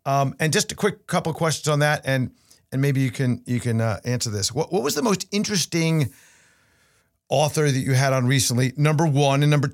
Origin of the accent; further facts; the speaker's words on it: Commack, New York, United States; I grew up in Comac. So you were directly north of me.